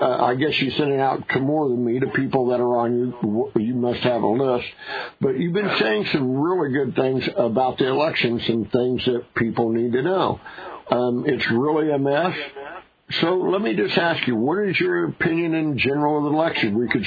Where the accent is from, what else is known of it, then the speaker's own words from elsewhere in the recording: San Jose, California, United States; born there; I was born in San Jose, California.